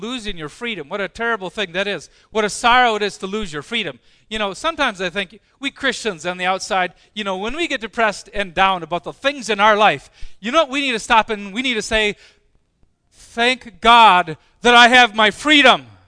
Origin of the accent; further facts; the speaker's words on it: Edgerton, Minnesota, United States; Or growing up in Edgerton, Minnesota, for example